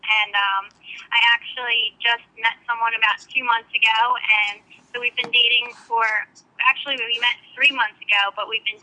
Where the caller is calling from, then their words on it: New Jersey, United States; I'm calling from New Jersey.